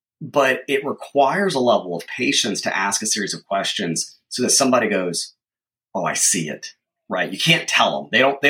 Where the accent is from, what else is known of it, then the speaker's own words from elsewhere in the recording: the South, United States; One, I grew up in the South, and there are certain social norms you follow.